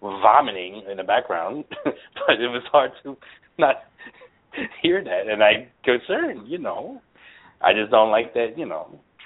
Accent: Brooklyn, New York, United States; born there; Anybody doesn't know, I was born in Brooklyn.

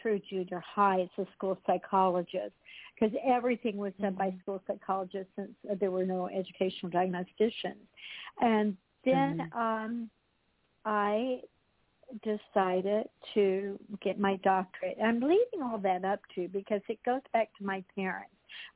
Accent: Texas, United States; moved away as an adult; And so I ended up 40 years in California you know, moved away from my home state of Texas.

